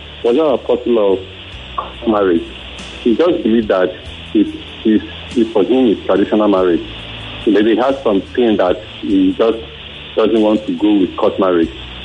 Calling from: Lekki, Lagos, Nigeria; I'm calling from Lekki.

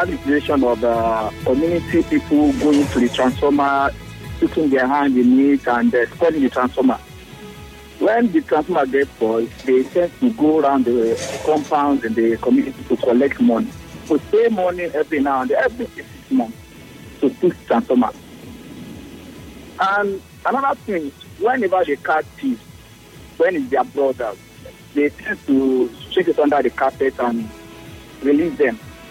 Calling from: Port Harcourt, Rivers, Nigeria; I'm calling from Port Harcourt.

